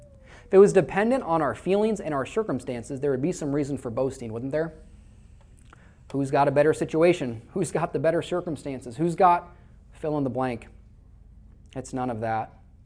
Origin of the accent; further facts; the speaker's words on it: Iowa, United States; because all my stories about farmers, because I'm from Iowa